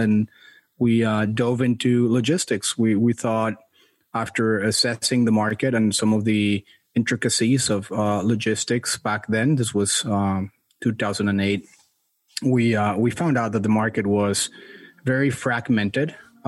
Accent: Mexico City, Mexico; moved away as an adult; now in United States; I'm originally from Mexico City, came to the U.S. to study B school.

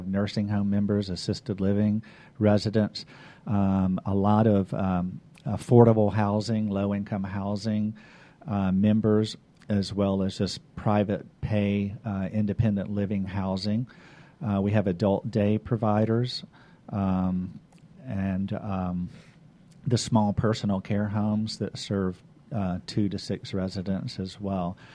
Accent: Huntsville, Alabama, United States; also born or lived in Panama City, Florida; Well, I was born in Panama City, Florida, raised in Huntsville, Alabama, have lots of various education.

